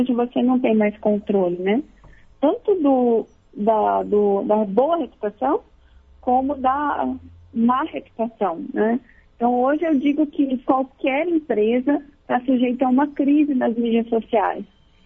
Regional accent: Campinas, São Paulo, Brazil; Pois é, eu sou campineira. Amo Campinas, minha cidade natal.

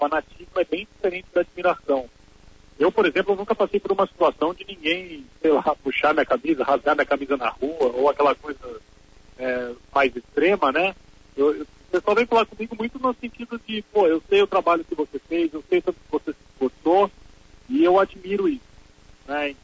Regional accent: Brazil; porque a gente também, como brasileiro, a gente tem mania de achar que os jogadores de futebol são os folgados

